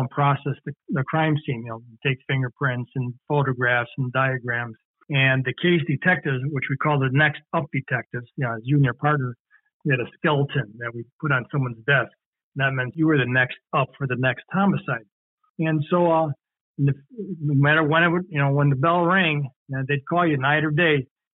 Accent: Chicago, Illinois, United States; now in Seattle, United States; we don't experience homicides like they do in Baltimore, or my hometown in Chicago, and New York and Detroit.

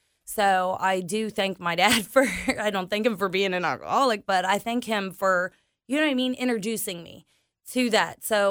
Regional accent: Cincinnati, Ohio, United States; Well, I grew up in Western Hills in Bridgetown.

